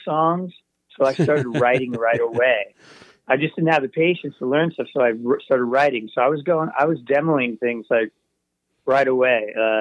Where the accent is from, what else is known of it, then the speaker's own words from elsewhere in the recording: Seattle, Washington, United States; also born or lived in Brooklyn; My family we're from Brooklyn, New York originally, but my father got work in the Seattle area, so we were like a suburb of Seattle.